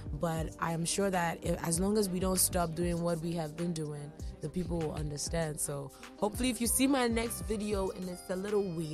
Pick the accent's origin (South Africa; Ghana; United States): Ghana; We are very, very talented as Ghanaian musicians.